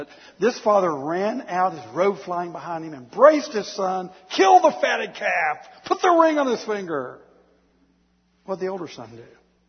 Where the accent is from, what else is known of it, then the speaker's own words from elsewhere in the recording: the South, United States; I'm a Southerner, so I'm an expert at it.